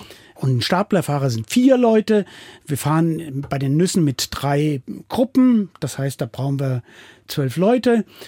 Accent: Rhineland-Palatinate, Germany; die Hivel, wie wir sagen in Rheinhessen, die Hügellandschaft

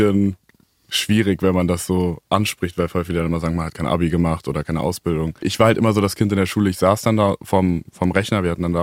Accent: Melsungen, Hesse, Germany; In Kassel, also Nähe Kassel, Melsungen heißt das.

